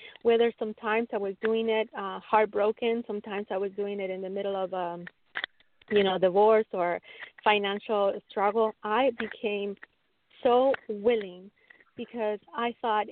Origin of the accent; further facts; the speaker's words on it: Mexico; being born and raised in Mexico at the time